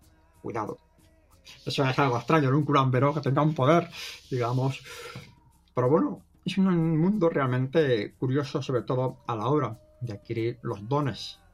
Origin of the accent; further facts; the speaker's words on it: Valencia, Valencian Community, Spain; especialmente en mi zona, ya que soy de Valencia, he consultado en algunas localidades de aquí